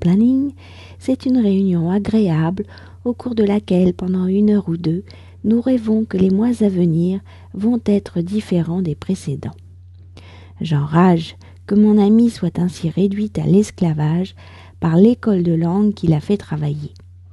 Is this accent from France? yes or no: yes; France; je suis française, j'habite près de Paris